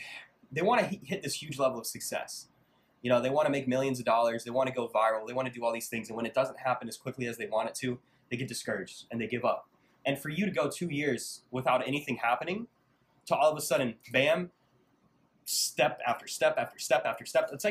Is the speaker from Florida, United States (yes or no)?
yes; Jacksonville, Florida, United States; Like, I'm from Jacksonville, so I'll use that example.